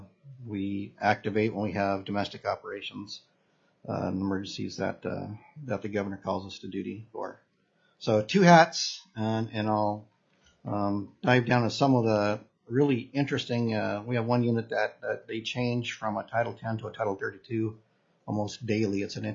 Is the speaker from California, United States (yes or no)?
no; Fairbanks, Alaska, United States; also born or lived in Seward; I'm a third generation Alaskan. I was born in Seward, raised primarily in Fairbanks. Mom was raised in Seward and I graduated high school in Fairbanks and graduated my undergraduate in Fairbanks.